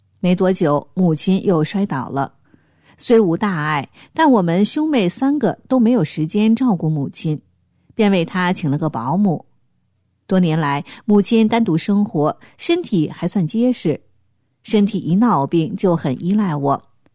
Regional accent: China; 我们中国人把传统文化丢失的太多了

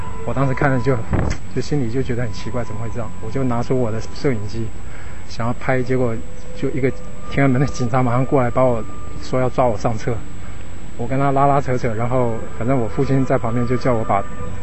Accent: China

